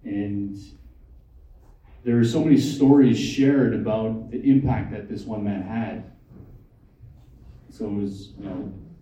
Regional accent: Fort Yukon, Alaska, United States; Growing up in Fort Yukon, you hear about John Fredson. And so for the Gwich'in people, you know, Gwich'in, and that's kind of like our George Washington, right?

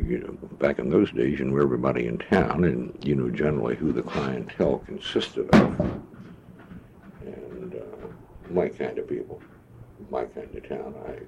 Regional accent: Baltimore, Maryland, United States; born there; Well, I was born in Baltimore, Maryland on March 27th, 1921.

